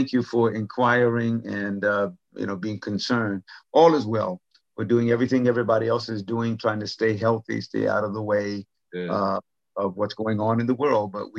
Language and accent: English; Hobe Sound, Florida, United States; They came from Georgia, and down in Hope Sound, Florida, it was a community that was created to a Black community exclusively to serve the rich, wealthy people on Jupiter Island.